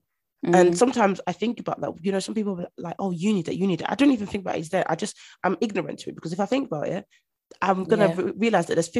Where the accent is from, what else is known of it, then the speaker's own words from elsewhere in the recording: Nigeria; For example, me, I'm Nigerian. My parents came to this country